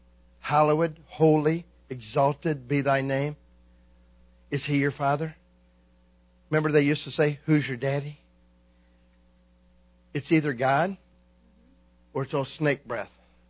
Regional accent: Florida, United States; I told you I grew up in Florida, and down there they have roaches. Y'all call them palmetto bugs. Down there we call them roaches.

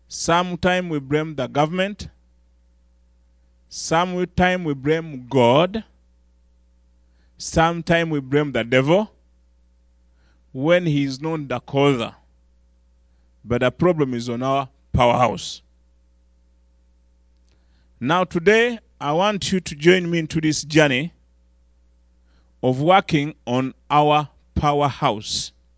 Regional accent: Uganda; from Uganda.

